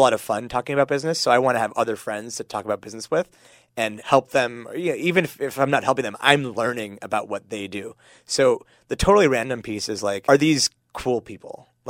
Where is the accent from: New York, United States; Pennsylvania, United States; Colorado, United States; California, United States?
Pennsylvania, United States; Pittsburgh; So for those of you who don't know, so I grew up in Pittsburgh, so … Desi is like short for Indian.